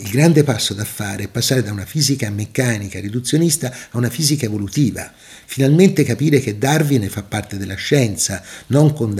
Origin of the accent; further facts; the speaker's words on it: Tuscany, Italy; accent: Sienese; ma certamente non parlerà con mio accento senese